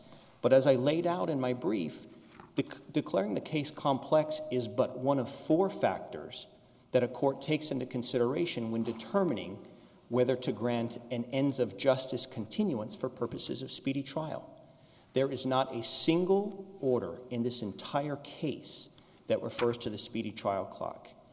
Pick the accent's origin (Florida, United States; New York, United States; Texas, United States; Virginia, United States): Texas, United States; El Paso; I'm from El Paso, and I represent Mr. Madrid.